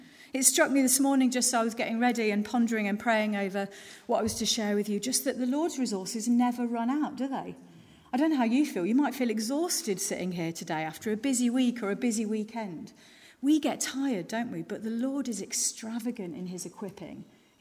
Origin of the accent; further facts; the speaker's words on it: Leicester, East Midlands, United Kingdom; I grew up in Leicester.